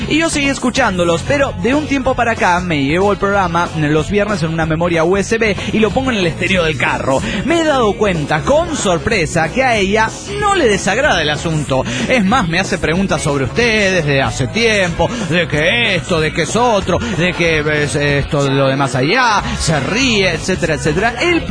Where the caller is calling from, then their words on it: Pucallpa, Ucayali, Peru; vivo en un lugar muy alejado del centro de Pucallpa, exactamente a 15 kilómetros de Pucallpa